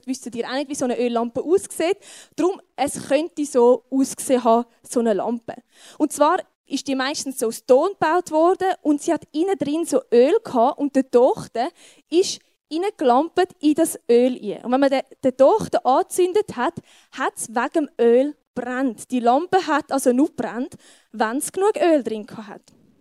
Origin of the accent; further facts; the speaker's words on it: Switzerland; so bei uns in der Schweiz in Zusammenhang hat